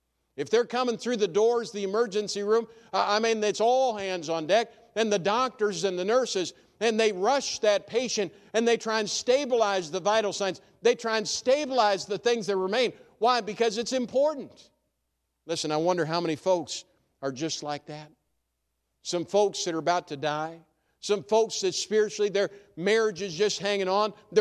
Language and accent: English; New Ulm, Minnesota, United States; growing up in New Ulm, the city that I grew up in, New Ulm, Minnesota, is I was well familiar with the need of having momentum.